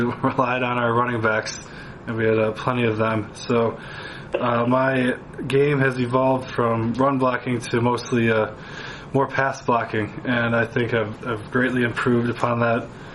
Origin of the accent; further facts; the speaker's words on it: Midwest, United States; I grew up in the Midwest here, and, I grew up watching the Lions my whole life.